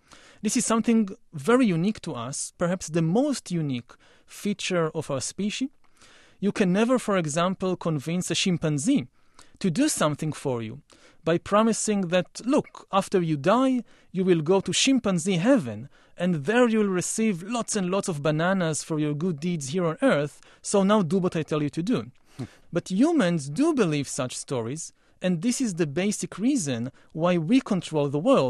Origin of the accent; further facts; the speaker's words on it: Israel; English is a second language; I come from Israel, from the Middle East, so I know it.